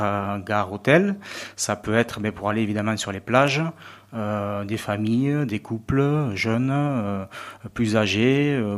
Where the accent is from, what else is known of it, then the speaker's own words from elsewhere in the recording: Narbonne, Occitanie, France; je suis de Narbonne.